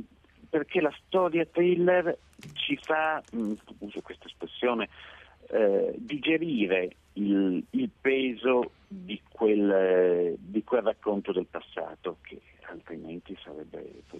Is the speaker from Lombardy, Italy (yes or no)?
no; Turin, Piedmont, Italy; Nel mio caso, essendo torinese, è accaduto anche fisicamente accanto a me, a un chilometro da dove abitavo io.